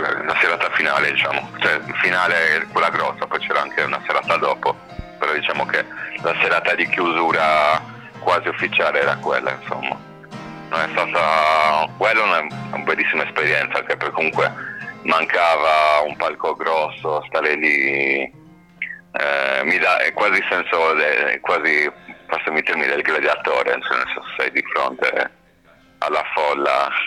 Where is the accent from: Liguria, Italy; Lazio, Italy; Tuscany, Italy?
Liguria, Italy; Genoa; ho usato da buon genovese